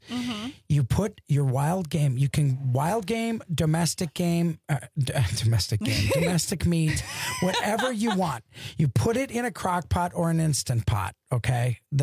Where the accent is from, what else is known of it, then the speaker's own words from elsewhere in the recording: Wisconsin, United States; I'm from Wisconsin, so